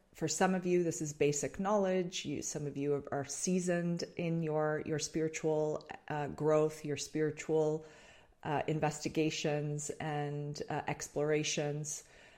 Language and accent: English; Toronto, Ontario, Canada; born and raised in Canada, born and raised in Toronto.